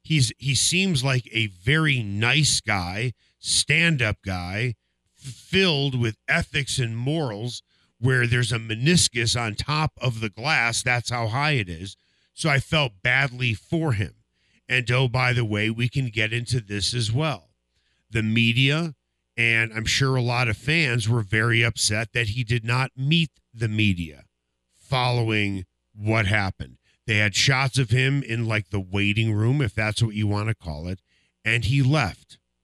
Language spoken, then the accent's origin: English; United States; and I'm an American first, but stop it with the USA, USA chance when Rory McIlroy misses a putt.